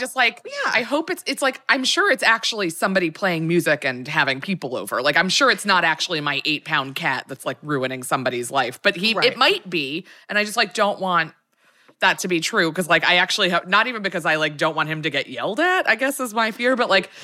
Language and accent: English; United States; I think part of it is being American.